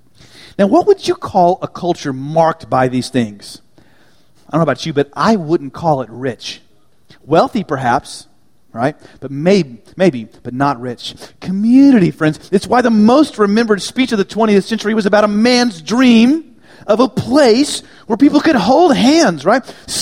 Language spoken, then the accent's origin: English; Dallas, Texas, United States; moved away as an adult; I moved to Houston from the Dallas area.